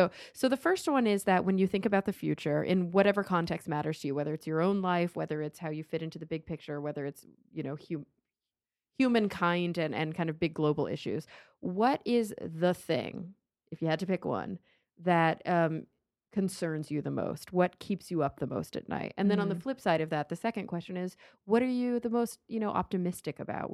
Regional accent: Texas, United States; which gives me like total PTSD from growing up in Texas.

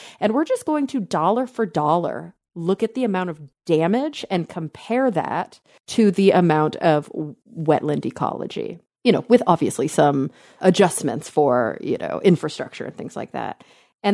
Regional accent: Texas, United States; This one hit home for me a little bit because, you know, I'm from Texas. I have a lot of friends who still live there.

